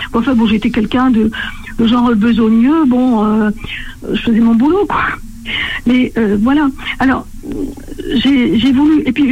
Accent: France; je suis française, si on peut dire.

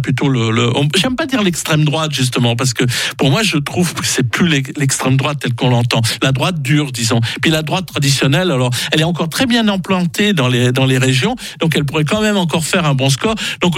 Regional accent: Hauts-de-France, France; born there; dans le nord de la France, par exemple, qui est une région qui a beaucoup souffert, c'est ma région d'origine où je suis né

